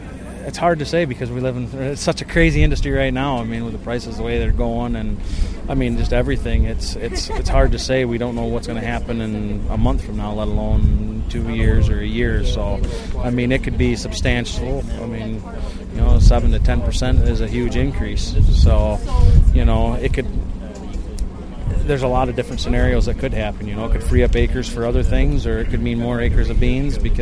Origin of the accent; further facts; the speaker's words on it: Buckley, Michigan, United States; from Buckley, Michigan. I farm about 400 acres, about 75 beans right now.